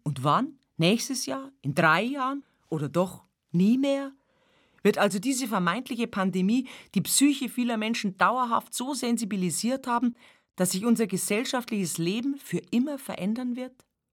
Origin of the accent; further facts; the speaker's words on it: Bavaria, Germany; Beerdigungen, die bei uns in Bayern traditionell in einem Leichenmahl beim ortsansässigen Wirt mit bis zu 100 Personen gipfeln